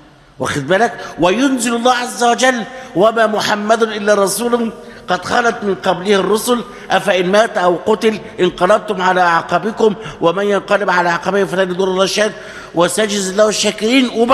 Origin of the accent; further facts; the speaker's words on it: Egypt; احنا لما نقول احنا اولاد مصر